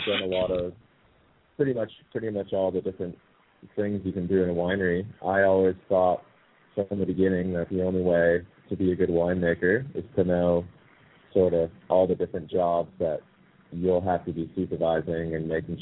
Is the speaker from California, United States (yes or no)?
yes; San Diego, California, United States; It's always been my biggest passion growing up in San Diego. I was right by the beach